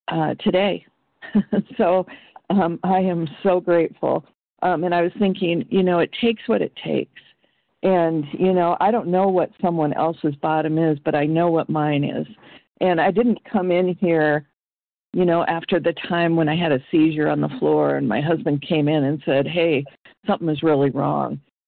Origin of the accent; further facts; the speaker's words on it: Iowa, United States; I am from Iowa